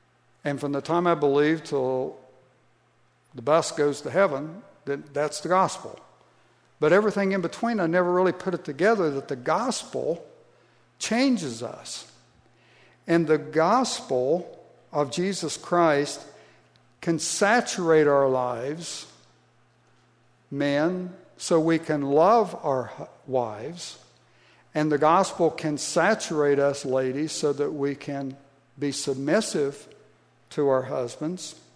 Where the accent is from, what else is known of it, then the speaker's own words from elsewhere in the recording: Ohio, United States; And one of the things growing up in Southeast Ohio in the churches that we did